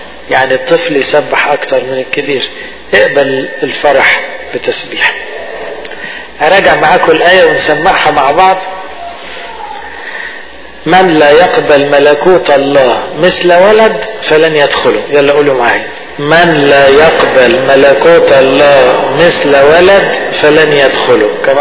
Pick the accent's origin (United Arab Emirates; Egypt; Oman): Egypt; احنا ساعات بالذات كمصريين يعني ما بنعرفش نفرح